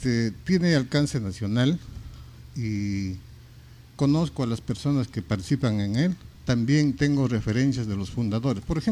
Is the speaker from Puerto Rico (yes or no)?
no; Ollantaytambo, Cusco, Peru; Yo soy del Cusco, exactamente nacido en Ollantaytambo, ¿no?